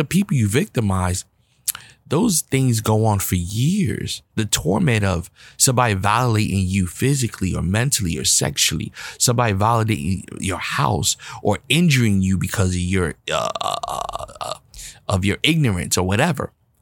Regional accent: Bronx, New York, United States; I was raised in the Bronx, New York, in the projects on welfare, single mother home.

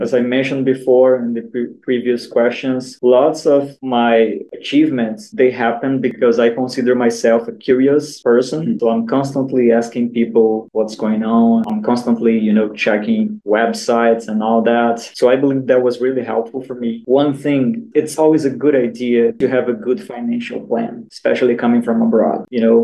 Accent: Brazil; English is a second language; I come from Brazil, right? It's a tropical country.

